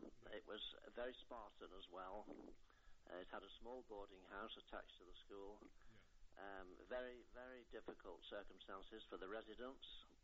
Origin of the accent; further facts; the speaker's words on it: Ormskirk, North West England, United Kingdom; Yes, I was brought up in Ormskirk. I was one of three brothers, and we all lived very close to the cricket club in Ormskirk